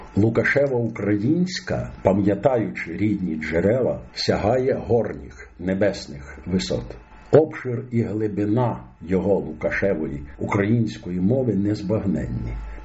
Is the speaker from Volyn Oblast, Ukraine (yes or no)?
no; Chernivtsi, Chernivtsi Oblast, Ukraine; moved away; Він мене забрав з моїх рідних Чернівців до Києва